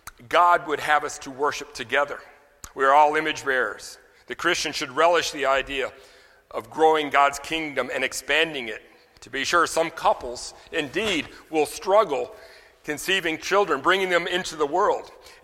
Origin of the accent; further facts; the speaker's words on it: Louisiana, United States; I'm from Louisiana, we live in Washington Parish